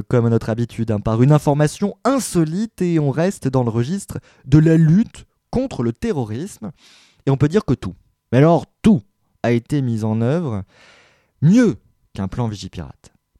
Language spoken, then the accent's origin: French; France; C'est ce qui s'est passé chez nous en France.